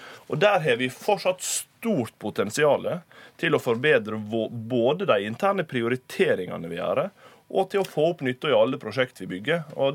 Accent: Volda, Møre og Romsdal, Norway; hjemme på Sunnmøre. Det kobler ihop det tunge maritime industrimiljøet på ytre søre Sunnmøre med det tunge offentlig sektordominerte området i min hjemkommune Volda.

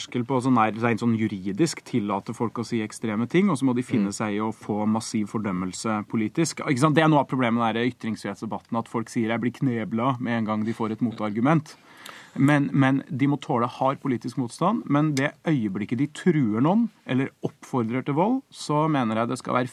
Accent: Trondheim, Trøndelag, Norway; Ja, altså det er jo første gang nazister har trampet rundt i hjembyen min siden 1945.

